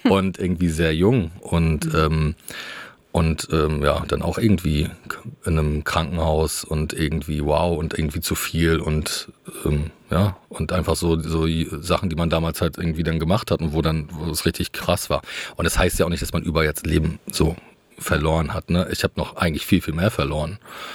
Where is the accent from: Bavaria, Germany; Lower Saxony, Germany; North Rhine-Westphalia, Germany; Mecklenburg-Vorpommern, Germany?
Mecklenburg-Vorpommern, Germany; Rostock; also born or lived in Berlin; now in Rügen, Germany; Also das ist so das Viertel, wo man hingeht als Rostocker.